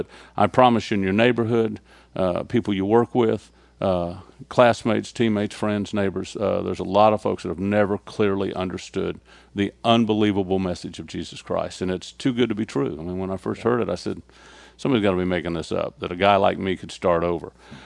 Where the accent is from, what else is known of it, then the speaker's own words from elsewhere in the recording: Florida, United States; And I grew up in Florida on the beach, so, you know, you live to surf, you live to, for the concert, you live for the weekend.